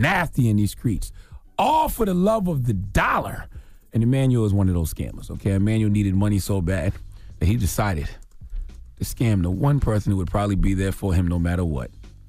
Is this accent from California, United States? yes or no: no; South Carolina, United States; Drop on the Clues bombs for my home state, South Carolina.